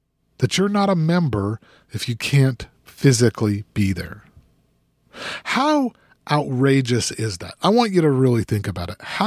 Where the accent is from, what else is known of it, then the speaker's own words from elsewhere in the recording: Salt Lake City, Utah, United States; I grew up in Salt Lake City, Utah, and at that time it was 80% Mormons.